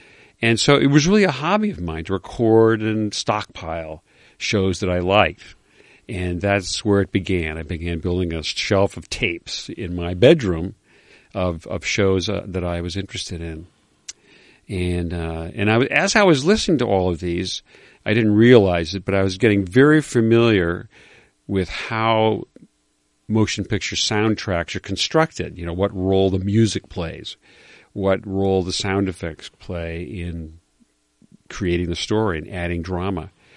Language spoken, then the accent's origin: English; Syracuse, New York, United States; I grew up in Syracuse, New York, upstate New York.